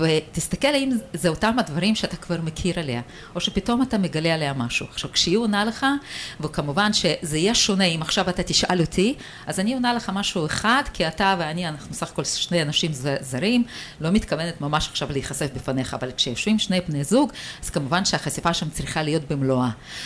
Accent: Northern District, Israel; אני מגיעה מהצפון הפורח

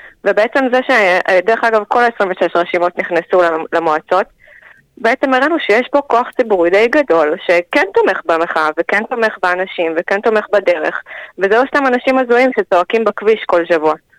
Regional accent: Ofakim, Southern District, Israel; also born or lived in United States; now in Hod HaSharon, Israel; אני בעצם במקור מאופקים. עברתי לפה עם בעלי לפני 3 שנים, אחרי שהיינו גם בארצות הברית 5 שנים מהעבודה שלי, וגם היינו בתורן.

